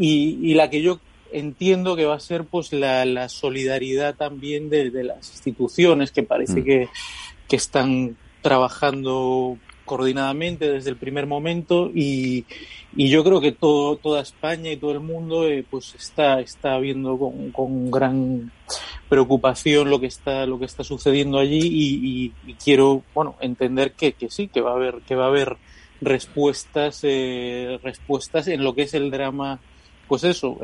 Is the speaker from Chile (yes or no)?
no; Venezuela; born there